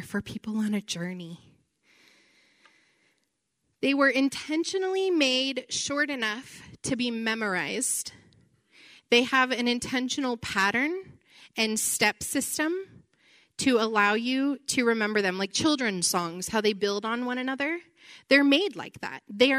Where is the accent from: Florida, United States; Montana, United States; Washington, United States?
Washington, United States; I grew up in Washington.